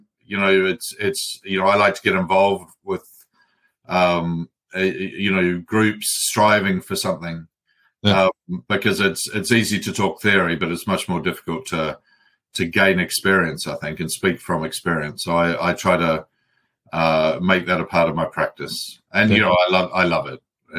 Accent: Canterbury, New Zealand; I grew up in New Zealand, right in the middle of the countryside, in the high country of New Zealand, the Mackenzie country. Shout out to Lake Tekapo. You know, population just about zero at the time.

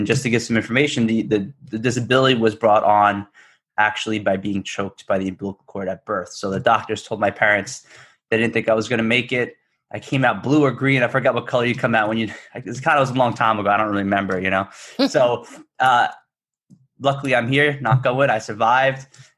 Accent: Northport, New York, United States; We would go to the VA hospital in my hometown here in Northport.

